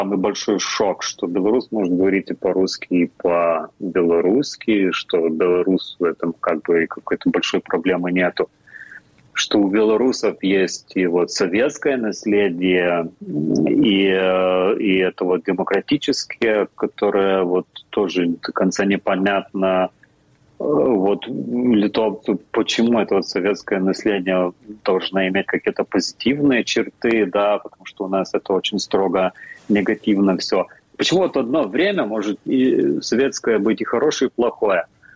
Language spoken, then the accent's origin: Russian; Lithuania; Russian is a second language; Но для меня, для литовцев, это вот никакого смысла не имеет.